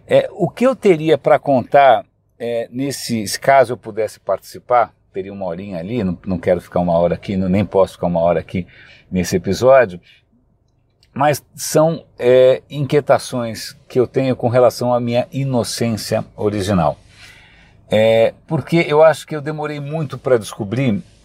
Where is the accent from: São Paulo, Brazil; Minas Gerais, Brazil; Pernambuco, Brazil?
São Paulo, Brazil; eu tenho muito carinho pelo Centro Velho da cidade de São Paulo, porque eu nasci praticamente no Centro Velho. Meus pais, quando eu nasci, moravam na Nestor Pestana, e aí depois eles se mudaram para São Luís.